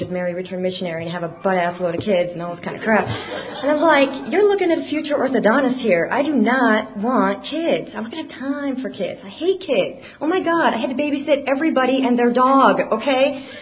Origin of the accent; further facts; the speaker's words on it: Las Vegas, Nevada, United States; I am from a small town near Kansas City, Missouri. Originally from Las Vegas, Nevada. I was there for 26 years. I was born and raised in the Mormon religion